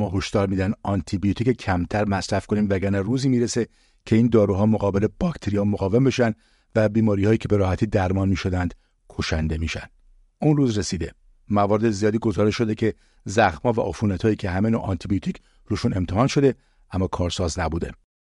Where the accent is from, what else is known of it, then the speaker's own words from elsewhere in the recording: Iran; این نوع سربازگیری برای ما ایرانیام آشناست،